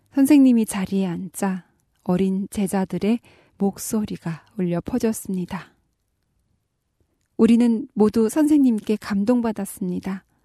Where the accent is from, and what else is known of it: North Korea